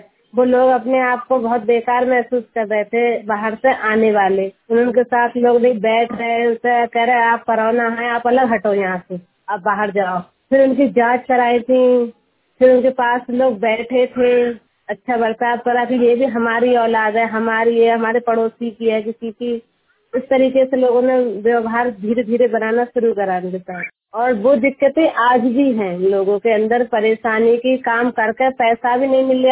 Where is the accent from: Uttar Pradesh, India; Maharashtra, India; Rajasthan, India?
Uttar Pradesh, India; Abhaypur; मैं गांव अभयपुर से हूँ, जिला बरेली है, पोस्ट भोजीपुरा है, थाना भी भोजीपुरा ही है, तहसील बरेली है।